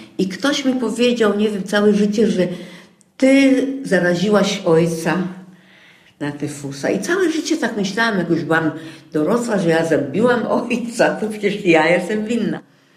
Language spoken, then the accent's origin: Polish; Warsaw, Masovian Voivodeship, Poland; born there; Ja się urodziłam w Warszawie w czerwcu.